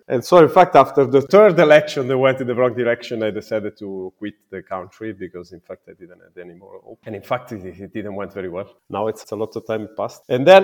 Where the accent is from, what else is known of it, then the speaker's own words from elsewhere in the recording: Milan, Lombardy, Italy; now in Geneva, Switzerland; My father is originally from Alexandria in Egypt, and my mother was from Caserta. I'm from Milano, hence … I'm 43 next month. I'm a chef. And I live in Geneva, and it's already 7 years that I'm here.